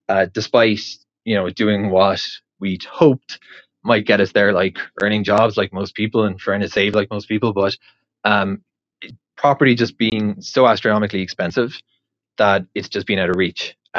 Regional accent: Cork, Munster, Ireland; now in Israel; So I grew up in Ireland, in Cork, for those wondering where I'm from originally. And we had a family home, like a detached house that we lived in.

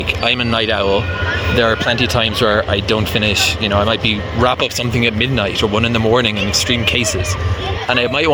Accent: Cork, Munster, Ireland; Where I grew up in Ireland, Cork, jaywalking is just like how everybody crosses the street.

